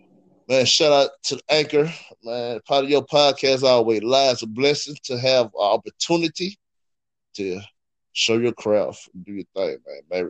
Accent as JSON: {"language": "English", "town": "Columbus", "region": "Georgia", "country": "United States", "tie": "born or raised there", "said": "We're shooting in my hometown, Columbus, the surrounding areas, like Birmingham, places like that, Memphis."}